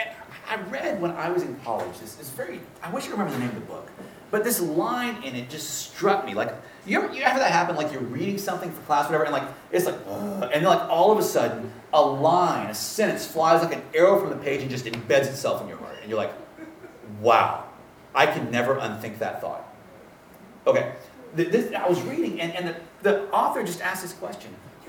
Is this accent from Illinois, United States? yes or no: no; Louisiana, United States; Or, you're going to Louisiana? I'm from Louisiana. Here's where you get the best food.